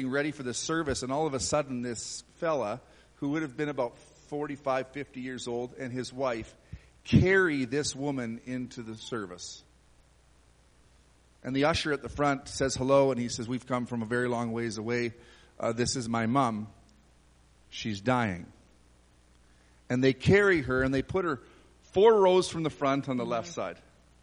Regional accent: Canada; We're from Canada. You don't do that in church.

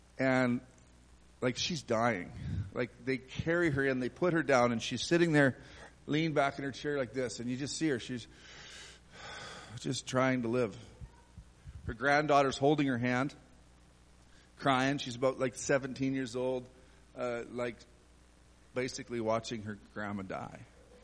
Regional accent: Canada; We're from Canada. You don't do that in church.

